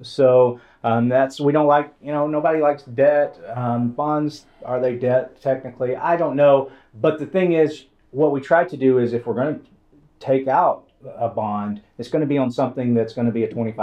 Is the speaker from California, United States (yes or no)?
no; Rome, Georgia, United States; also born or lived in Kennesaw; I grew up in Northwest Georgia. I kind of have two hometowns, Rome, Georgia.